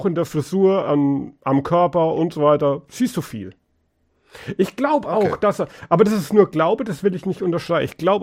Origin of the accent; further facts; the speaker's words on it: Bavaria, Germany; Ist aber auch eher ein mittelfränkisches Ding und ich bin Oberfranke.